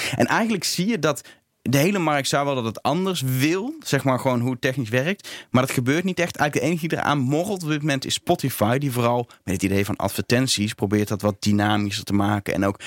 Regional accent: Netherlands; want ik ben een Nederlander

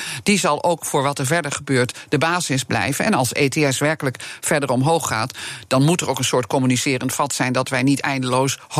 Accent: Hengelo, Gelderland, Netherlands; Ik kom uit Hengelo, Gelderland, dichtbij Doetinchem. Ik ben een echte Achterhoeker van geboorte.

